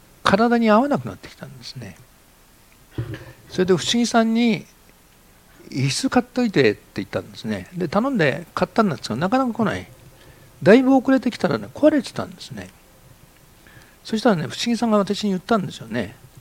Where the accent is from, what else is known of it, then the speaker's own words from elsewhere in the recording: Tokyo, Japan; born there; だって東京生まれだからね、我々は。